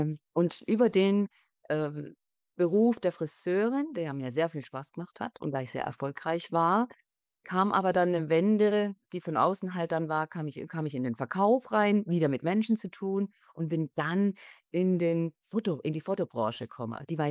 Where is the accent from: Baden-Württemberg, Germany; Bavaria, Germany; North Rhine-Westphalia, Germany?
Baden-Württemberg, Germany; Ich komme aus dem Schwarzwald, also ich bin ein Mittelkind, will ich mal sagen, von 6 Kindern.